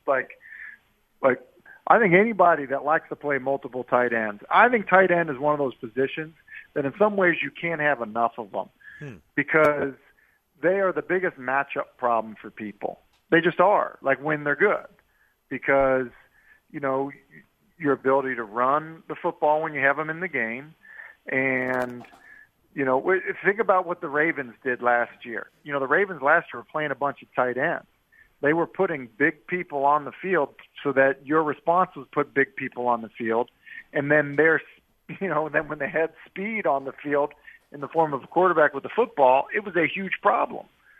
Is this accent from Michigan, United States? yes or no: no; Boston, Massachusetts, United States; Like, you got to remember, like, I'm from Boston.